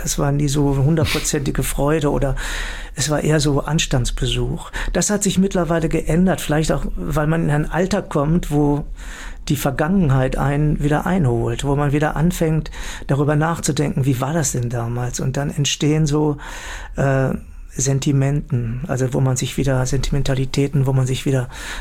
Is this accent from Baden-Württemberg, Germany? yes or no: no; Herford, North Rhine-Westphalia, Germany; also ich bin ja 56 geboren, als ich so 16, 17 Jahre alt war, da gab es bei uns in Herford das Fla-Fla.